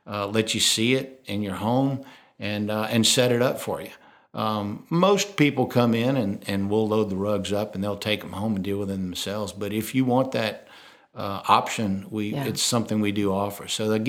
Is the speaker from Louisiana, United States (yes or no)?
yes; Lafayette, Louisiana, United States; I've growing up in Lafayette, when we lit where the store is on Jefferson Boulevard, I mean, that was along the parade route in Lafayette.